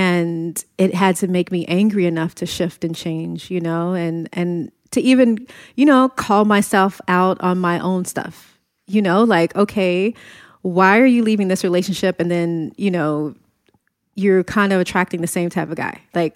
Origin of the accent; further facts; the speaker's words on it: California, United States; growing up in South Central